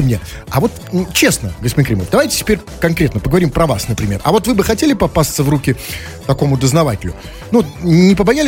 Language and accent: Russian; Saint Petersburg, Russia; Я же из Петербурга.